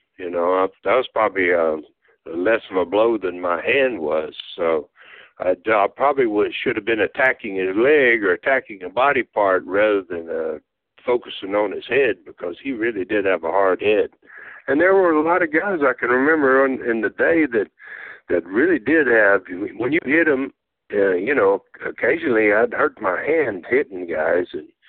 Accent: Tennessee, United States; born there; I was born in Tennessee, actually, so I was born there and spent a lot of time there

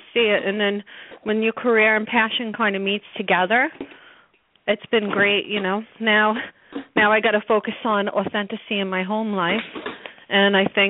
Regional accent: Brooklyn, New York, United States; I'm from Brooklyn. Actually, you hear Brooklyn.

